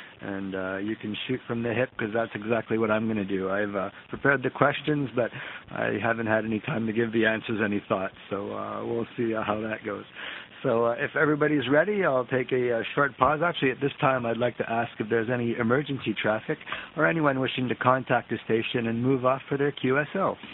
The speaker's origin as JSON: {"language": "English", "region": "New Brunswick", "country": "Canada", "lives_now": "Montreal, Canada", "said": "I hail from beautiful Montreal. Actually, I hail from New Brunswick, but I live in Montreal now."}